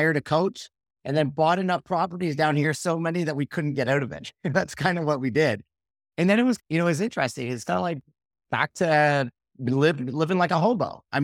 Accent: Canada; being a Canadian, financing, how to find the deals.

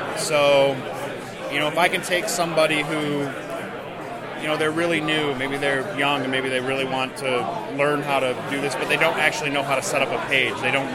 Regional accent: Bay City, Michigan, United States; You know, so I'm from Bay City, so Bay City, Saginaw, and Midland.

